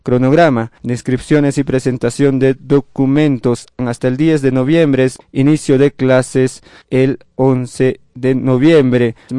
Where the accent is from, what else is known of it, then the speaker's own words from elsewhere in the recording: Puno, Peru; la provincia de Melgar, en vista que es mi tierra, en vista que también allá está el distrito donde nací personalmente